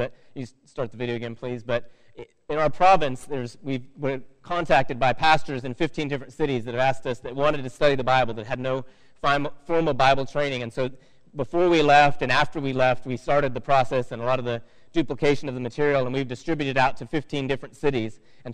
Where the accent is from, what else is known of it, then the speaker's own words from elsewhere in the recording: Oregon, United States; moved away as an adult; now in China; I grew up in Oregon. I used to do it in Oregon. And then I joined the Navy, and I traveled all over.